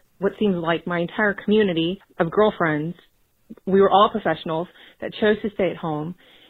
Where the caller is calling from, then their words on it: Houston, Texas, United States; I'm calling from Houston, Texas.